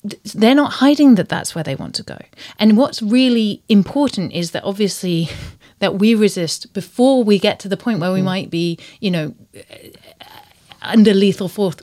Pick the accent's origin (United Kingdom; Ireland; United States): United Kingdom; it's awkward because we're British